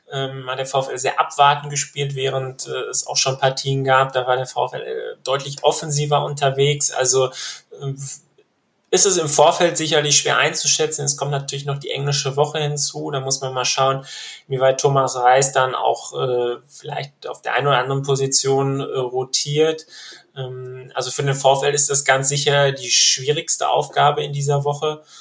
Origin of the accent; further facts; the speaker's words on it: Bochum, North Rhine-Westphalia, Germany; born there; Ich bin tatsächlich auch in Bochum geboren, wobei ich da immer vorsichtig sein muss. Ich wohne quasi so fast auf der früheren Stadtgrenze zwischen Bochum und Wattenscheid.